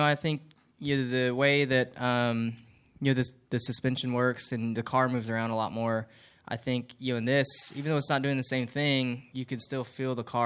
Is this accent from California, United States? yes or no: yes; California, United States; also born or lived in Southern US; I'm from California, but I've spent enough time in the South that 100 degrees here is not a big deal.